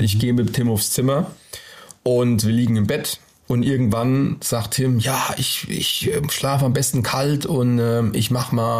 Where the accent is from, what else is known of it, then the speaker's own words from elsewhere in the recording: Germany; accent: Low German; Ich rede ja Plattdeutsch, also mit meinem Papa spreche ich nur Plattdeutsch und hier versuche ich relativ gutes Hochdeutsch zu sprechen.